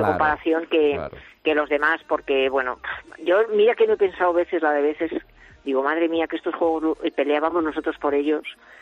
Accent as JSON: {"language": "Spanish", "country": "Spain", "said": "los que somos periodistas españoles"}